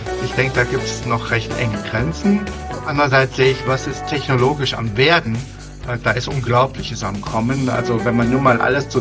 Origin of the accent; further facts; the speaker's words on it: Saarbrücken, Saarland, Germany; now in Salzburg, Austria; Ich wohne seit über 20 Jahren in Salzburg, bin Saarbrücker eigentlich ursprünglich.